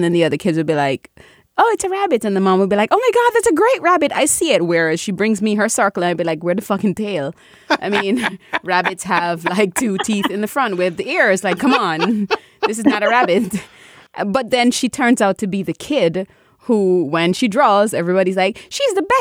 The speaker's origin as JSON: {"language": "English", "country": "Jamaica", "said": "But I'm Caribbean. I'm Jamaican."}